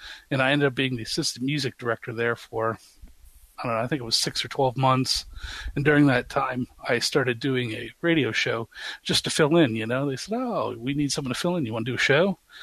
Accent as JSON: {"language": "English", "town": "Windsor", "region": "Ontario", "country": "Canada", "tie": "born or raised there", "said": "where I grew up at in Windsor, Ontario, Canada"}